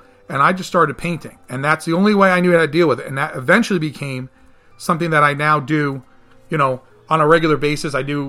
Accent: New York, United States; we're all from New York, and thank God we were safe.

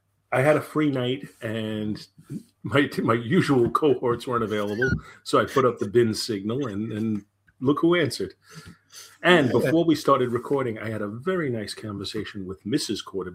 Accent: Brooklyn, New York, United States; because I grew up in Brooklyn. And from where I lived, it would have been four short blocks over to get to Bedford Avenue and take the Bedford Avenue bus right up to Ebbets Field.

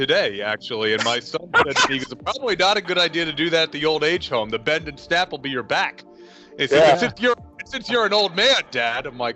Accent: New York, United States; Growing up in New York, you had Crazy Eddies and nobody beats the Wiz, and nobody else from anywhere else in the country knew what the fuck you were talking about

